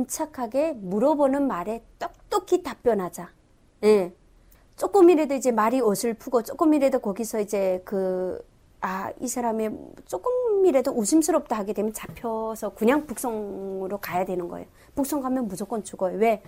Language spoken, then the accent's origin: Korean; North Korea; now in South Korea; 나는 북한 사람이다. 나 이래 이래서 왔다